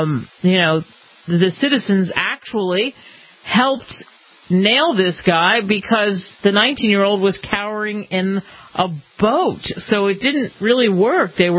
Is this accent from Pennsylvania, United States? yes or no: yes; Philadelphia, Pennsylvania, United States; And listen, I'm from Philly, and I can tell you about Philly rivalries that are unbelievable.